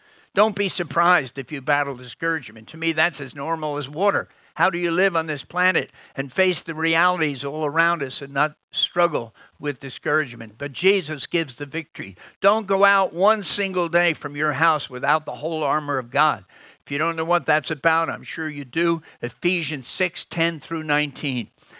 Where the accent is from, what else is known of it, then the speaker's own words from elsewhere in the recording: United States; accent: American; I talk a bit too fast, don't I? Hope you can get my American accent.